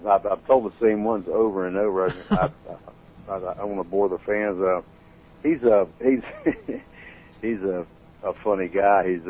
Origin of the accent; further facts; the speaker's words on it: Greensboro, North Carolina, United States; also born or lived in Myrtle Beach; When I left Myrtle Beach, I moved back to my hometown of Greensboro, which is about 90 miles from Charlotte